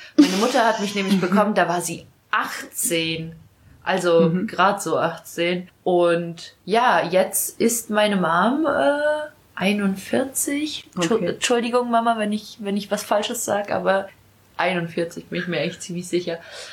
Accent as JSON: {"language": "German", "country": "Ukraine", "said": "ja, ich komme aus der Ukraine."}